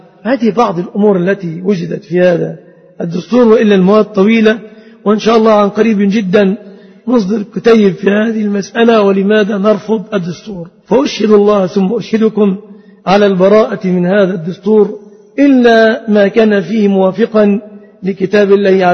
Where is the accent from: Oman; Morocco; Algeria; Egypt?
Egypt; فأسأل الله أن يحفظ بلادنا مصر